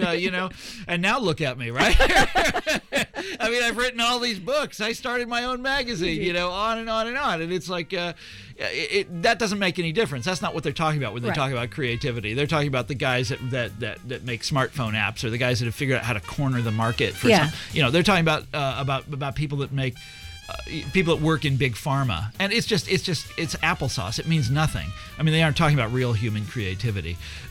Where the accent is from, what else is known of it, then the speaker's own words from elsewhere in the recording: Midwest, United States; I'm from the Midwest.